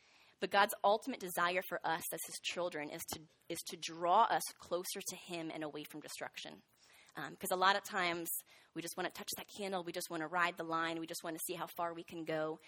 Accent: New Jersey, United States; it reminded me of a time I grew up in New Jersey, and I was about 5 years old

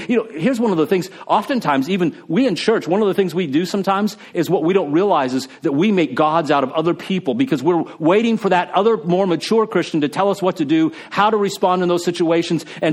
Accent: El Paso, Texas, United States; my wife, you know, she grew up in Minnesota, and I grew up in El Paso, Texas, out in the desert, you know?

